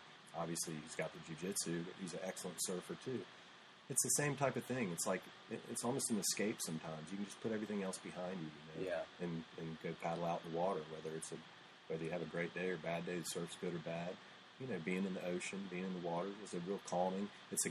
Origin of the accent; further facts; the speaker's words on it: Virginia Beach, Virginia, United States; I grew up in Virginia Beach, and I started surfing really young, but then my parents moved us probably about 5 miles from the beach